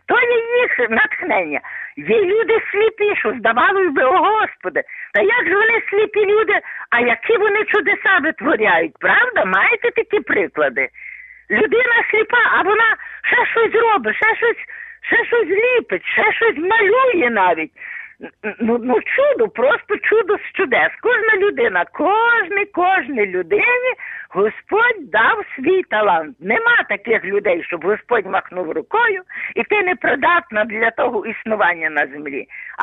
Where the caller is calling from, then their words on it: Lviv, Lviv Oblast, Ukraine; я з Львова, зараз ми вже належимо до Львова.